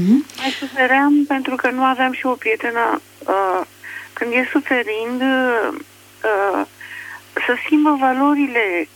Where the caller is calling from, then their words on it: Alexandria, Teleorman, Romania; din Alexandria